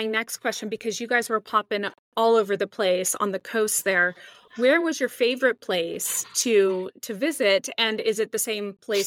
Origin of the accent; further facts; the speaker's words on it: California, United States; now in Boise, United States; I come from California myself. I'm not there anymore. I'm in Boise